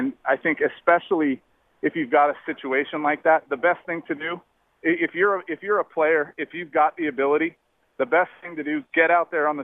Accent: Canada; And walking out on that field and being a Canadian kid, seeing games up there, just the environment's intimidating.

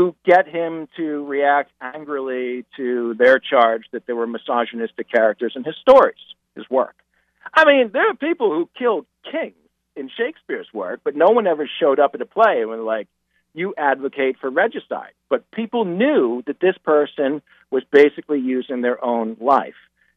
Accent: Boston, Massachusetts, United States; which meant a lot to me as a Bostonian who loves this city

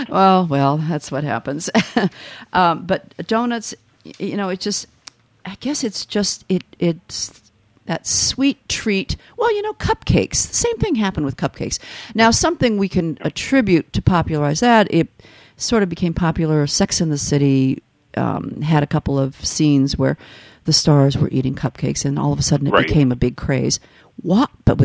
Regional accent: Midwest, United States; But I grew up in the Midwest

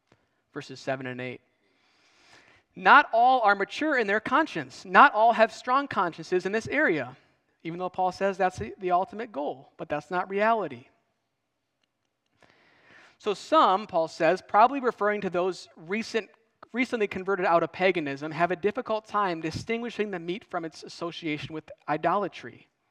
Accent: Wisconsin, United States; I'm from Wisconsin, you know? Okay. So I'm not like some wine guru over here.

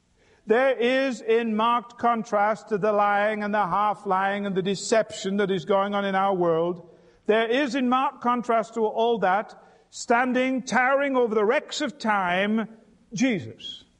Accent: England, United Kingdom; born there; The little town where I was born in England, we had iron ore mines.

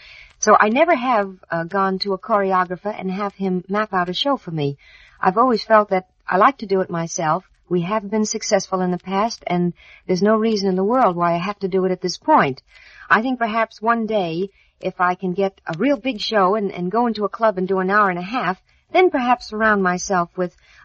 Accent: New York City, New York, United States; I was born in New York City.

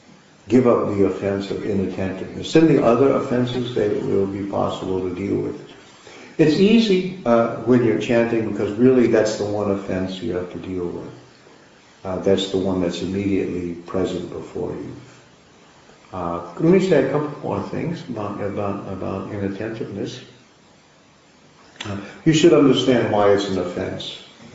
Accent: United States; If I was important, because I'm an American and all this stuff.

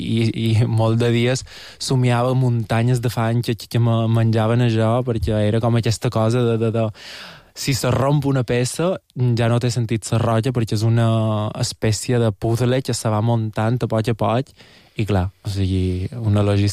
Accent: Porto Colom, Balearic Islands, Spain; Soc de Porto Colom i vaig molt a Sallà

